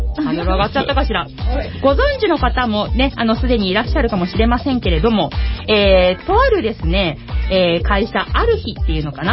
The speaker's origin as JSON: {"language": "Japanese", "town": "Kawasaki", "region": "Kanagawa", "country": "Japan", "tie": "born or raised there", "said": "なんと私のふるさと鹿島田のすぐお隣というか、もうほぼ鹿島田とニアリーイコールの街はい、新川崎という幸い区の地域がですね"}